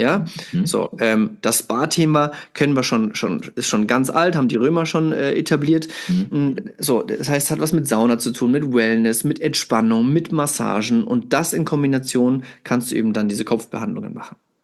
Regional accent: Italy; German is a second language; Wenn ich bei mir, ich bin ja Italiener

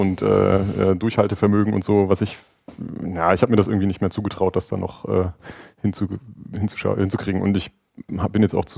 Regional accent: Oldenburg, Lower Saxony, Germany; now in Cologne, Germany; Ich komme nämlich eigentlich aus Oldenburg, nicht aus Köln

